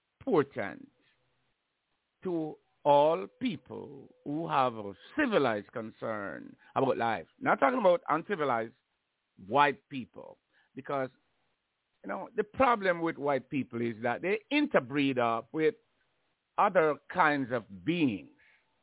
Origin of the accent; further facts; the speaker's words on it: Jamaica; And, of course, I think of my growing up in Jamaica, and it is all church.